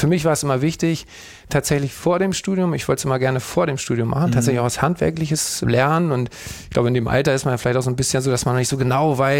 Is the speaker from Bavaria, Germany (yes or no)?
no; Schleswig-Holstein, Germany; now in Hamburg, Germany; Also 2005 bin ich irgendwann nach Hamburg, weil ich gerne in die Großstadt wollte. Ich komme vom Land, aus Schleswig.